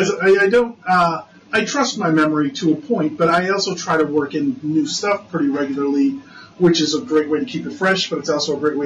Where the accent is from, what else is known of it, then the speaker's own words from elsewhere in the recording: North Dakota, United States; And I don't remember thinking they were hicks or rednecks, because I'm from North Dakota, so you can't